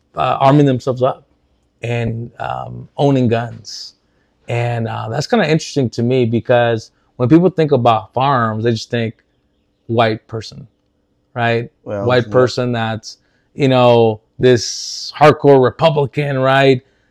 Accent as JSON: {"language": "English", "town": "San Diego", "region": "California", "country": "United States", "tie": "born or raised there", "said": "For me, growing up in San Diego, obviously with a lot of Mexicans in my community, we don't talk about the Second Amendment."}